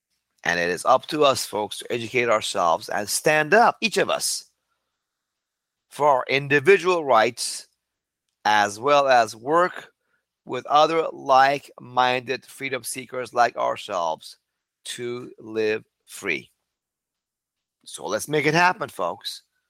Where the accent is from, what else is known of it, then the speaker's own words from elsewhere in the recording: Iran; now in United States; Because I came from Iran in 1977 to the freest country in the world, I was told.